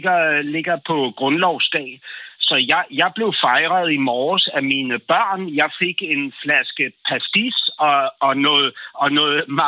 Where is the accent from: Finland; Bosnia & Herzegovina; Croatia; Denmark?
Denmark; Swedish is a second language; tusen tack för att ni vill tala med mig som dansk på denna speciell dag